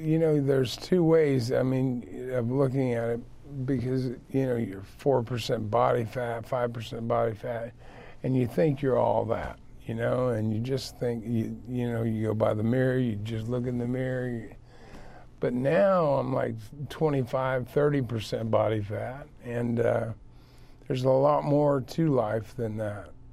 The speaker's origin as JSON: {"language": "English", "region": "Oklahoma", "country": "United States", "tie": "born or raised there", "said": "I was good back then, you know, in Oklahoma."}